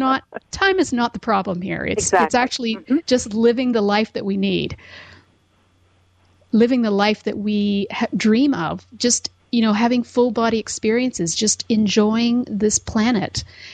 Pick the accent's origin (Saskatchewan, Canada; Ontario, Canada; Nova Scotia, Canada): Ontario, Canada; Owen Sound; I grew up in Owen Sound, so this is kind of exciting for me.